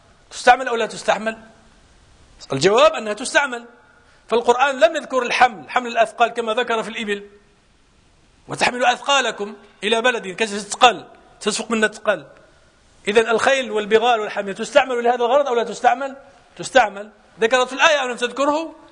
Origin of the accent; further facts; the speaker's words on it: Morocco; وإن كانت العادة يعني جارت عندنا في المغرب